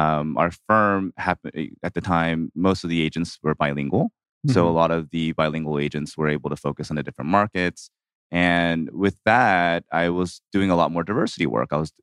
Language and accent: English; Atlanta, Georgia, United States; I've been an Atlanta native for pretty much all my life. I grew up in Gwinnett.